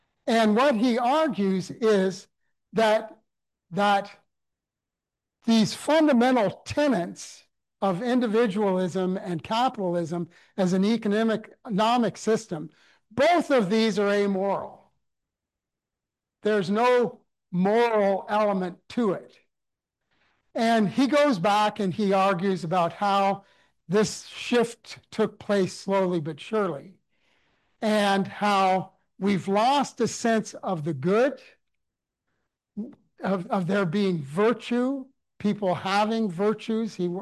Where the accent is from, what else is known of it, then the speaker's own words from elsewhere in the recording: Canada; also born or lived in Africa; growing up in Canada, that I had a different perspective on this society